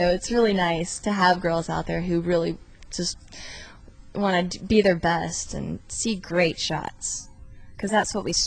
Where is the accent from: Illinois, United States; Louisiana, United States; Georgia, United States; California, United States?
Georgia, United States; I grew up in Georgia. I lived in Georgia until about 2 weeks ago.